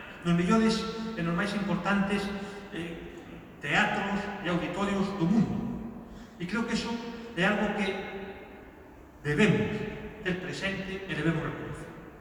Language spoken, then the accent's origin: Galician; Galicia, Spain; fomos medrando como Galicia e como galegos